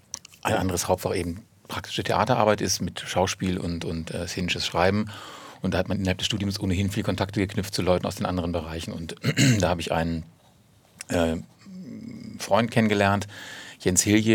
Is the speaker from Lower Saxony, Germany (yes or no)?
yes; Peine, Lower Saxony, Germany; Ich bin in Niedersachsen geboren, in Peine, also fast schon Zonenrandgebiet, und da bin ich auch aufgewachsen, habe meinen Zivildienst da gemacht und bin dann nach Hildesheim zum Studium gegangen.